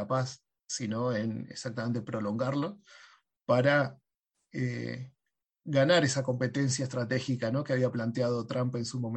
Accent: Argentina; uno como argentino está acostumbrado

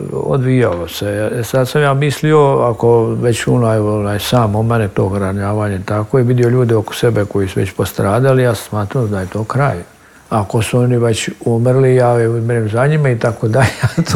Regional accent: Bosnia & Herzegovina; born there; Ja sam rođen u Bosni, među tim ljudima

